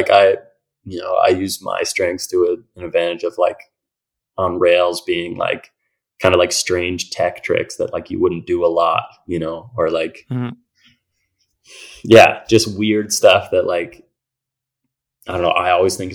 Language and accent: English; Ontario, Canada; the city I grew up in, or little town I grew up in Ontario.